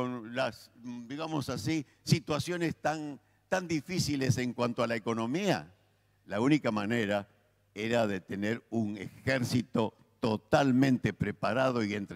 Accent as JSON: {"language": "Spanish", "country": "Argentina", "said": "a veces como argentinos tampoco lo podemos entender o creemos que no lo entendemos"}